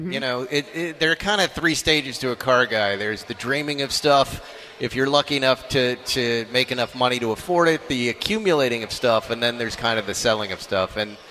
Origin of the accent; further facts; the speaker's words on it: Massachusetts, United States; And I'm from Massachusetts. I'm from New England.